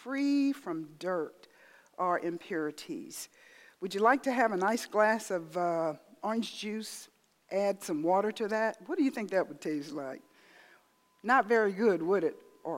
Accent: South Carolina, United States; I was raised in the South, about 60 miles from the coast off of South Carolina.

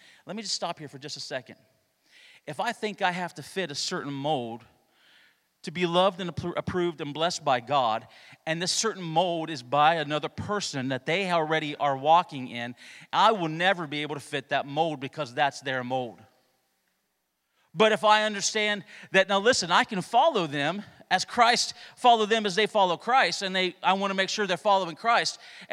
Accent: Ohio, United States; I'm a Hilljack from Ohio.

